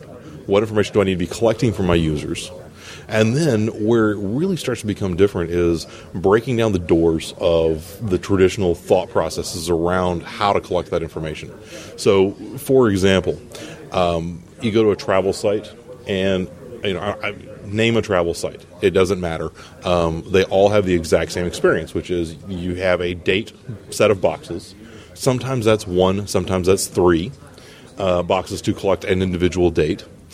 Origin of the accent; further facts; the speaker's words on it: Arkansas, United States; But the one, yeah, I grew up in Arkansas.